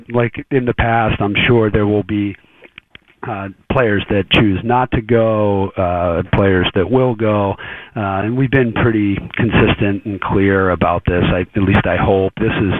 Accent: Boston, Massachusetts, United States; Come on, I'm from Boston.

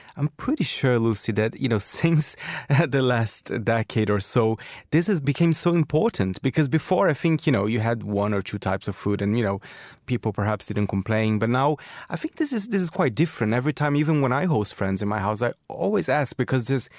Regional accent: Brazil; moved away; I have to say I'm from Brazil. I was very shocked when I moved here how people eat so early.

